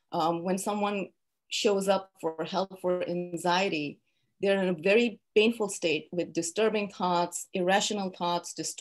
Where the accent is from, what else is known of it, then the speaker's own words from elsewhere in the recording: India; now in United States; I come from a different time, a different place. I live in the United States now, but I'm from India.